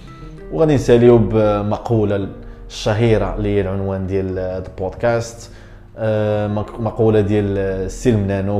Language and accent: Arabic; Morocco; حنا كمغاربه، وتنظن ممكن واقع حتى حنا كعرب، اننا عاطفيين اكثر من القياس.